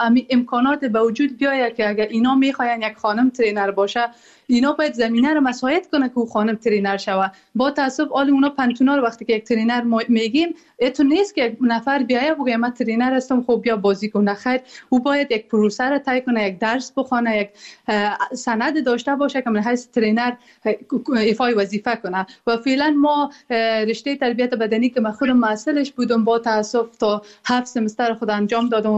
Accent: Afghanistan; moved away; ما که در بیرون از افغانستان هستیم

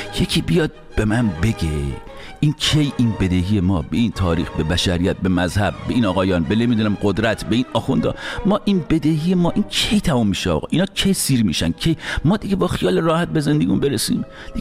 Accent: Iran; born or raised there

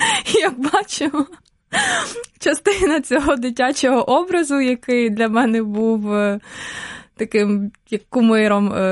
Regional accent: Poltava Oblast, Ukraine; Я виросла взагалі в селі в Полтавській області. Але в дитинстві чогось так цуралася того, що я з села, і постійно намагалася донести, що я живу, насправді, на окраїні міста, а не в селі.

